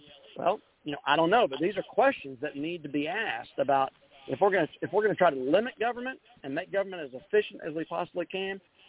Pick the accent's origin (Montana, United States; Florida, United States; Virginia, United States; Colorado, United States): Florida, United States; Even though I grew up in Florida in a more pristine, beautiful time